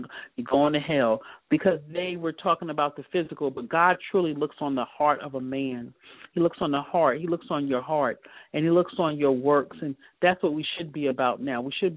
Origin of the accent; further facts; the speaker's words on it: Connecticut, United States; I'm from Connecticut in the New York area.